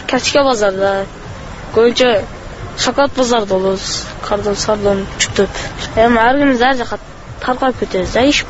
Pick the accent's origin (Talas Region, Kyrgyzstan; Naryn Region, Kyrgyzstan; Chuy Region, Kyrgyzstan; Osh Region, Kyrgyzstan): Osh Region, Kyrgyzstan; Alai; Алайдан келдим буталга айынан.